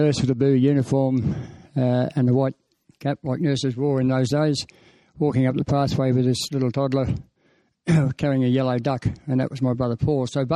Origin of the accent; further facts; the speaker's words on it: Chelsea, London, United Kingdom; born there; I was born in Chelsea, in London, in 1943, 23rd of June, the second of three illegitimate children from a relationship between my father and my mother, who had met in a displaced persons camp in England